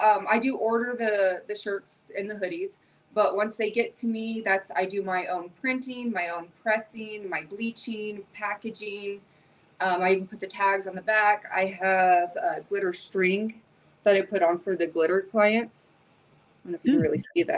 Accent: Colorado, United States; So we're from Colorado. So when we drive home, we actually passed it

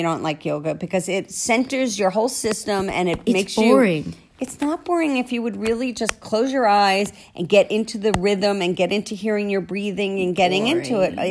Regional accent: New York, United States; accent: New York; You making fun of my New York accent?

